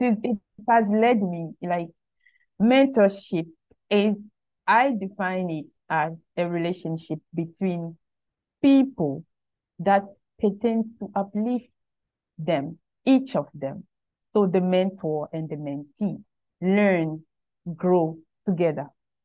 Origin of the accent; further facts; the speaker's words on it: Gabon; and I am from Gabon.